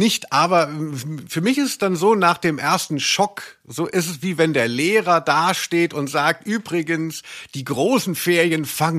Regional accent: Hesse, Germany; aus meiner Heimat Südhessen

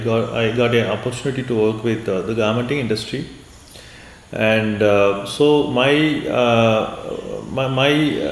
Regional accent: India; And we are a team of people and we are from India

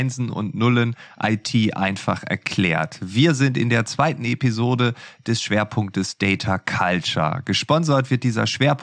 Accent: Lower Saxony, Germany; als Ostfriese

